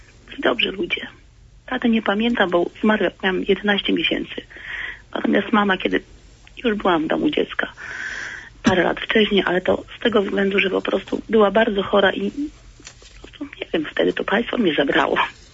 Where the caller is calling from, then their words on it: Lublin, Lublin Voivodeship, Poland; jestem z Lublina.